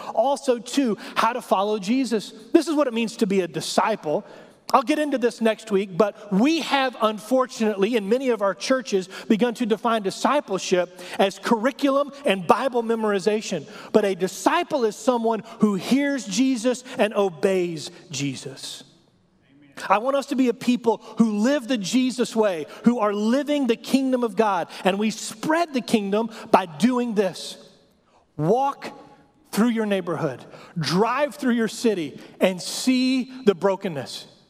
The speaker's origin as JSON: {"language": "English", "region": "Texas", "country": "United States", "said": "We're American, and even worse, we're Texan, right? We like big things, big statements, big trucks, big attitudes."}